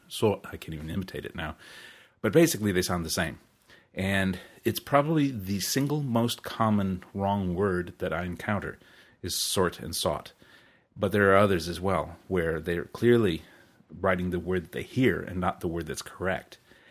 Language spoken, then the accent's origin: English; United States; as an American, of course, and well, more importantly, as a proud liberal